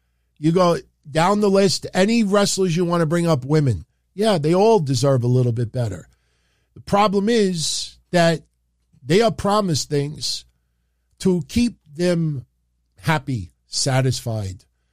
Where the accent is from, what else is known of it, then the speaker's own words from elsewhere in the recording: New York, United States; accent: New York; So, yeah, that's my New York accent, Harris.